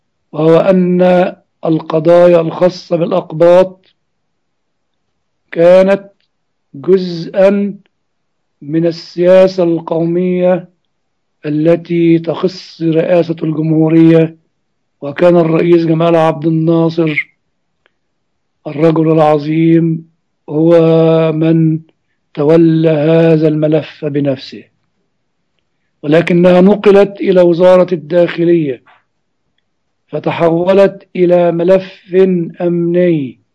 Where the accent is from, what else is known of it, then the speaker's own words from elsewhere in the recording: Egypt; أنا مصري أولا وثانيا وثالثا، ومسيحيتي هي علاقة بيني وبين الله